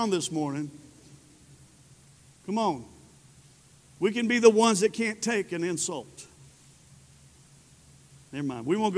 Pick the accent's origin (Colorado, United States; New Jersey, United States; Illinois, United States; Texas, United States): Texas, United States; Spearman; I remember growing up, there used to be cherry trees in my hometown. We loved cherries. I loved the ones that would get ripe like that and be dark red. And we would know, we knew where every cherry tree was in Spearman.